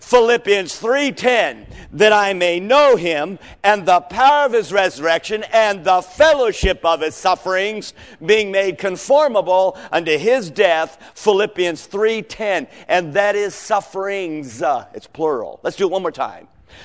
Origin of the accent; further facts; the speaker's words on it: Seattle, Washington, United States; And I was raised in Seattle, and so I've got some relatives up there.